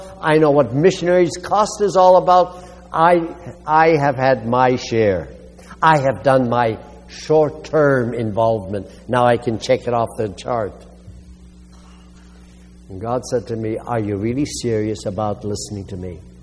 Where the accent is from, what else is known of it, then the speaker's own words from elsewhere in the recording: China; moved away as an adult; now in United States; I had been born and raised in China, spent my first 19 years over there. And finally, after a year under the communists, we were able to come to the United States as immigrants. My parents had been from Germany.